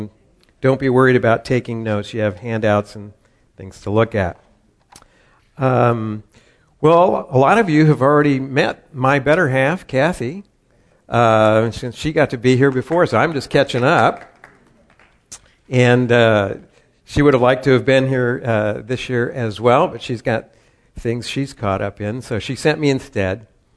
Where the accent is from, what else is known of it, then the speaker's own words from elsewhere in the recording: Glendale, California, United States; Now, I grew up in California, actually, right next to Pasadena, and knew about Ambassador College. I grew up in Glendale, California, and went to Fuller Seminary